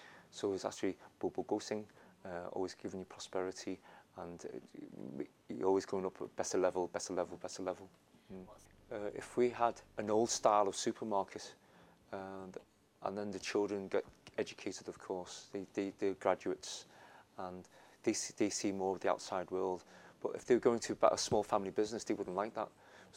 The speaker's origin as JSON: {"language": "English", "town": "Liverpool", "region": "North West England", "country": "United Kingdom", "tie": "born or raised there", "first_language": "Chinese", "second_language": "English", "said": "I grew up in Chinatown in Liverpool. Memories are very fond memories. My first language was Chinese, so I didn't speak English before I went to school."}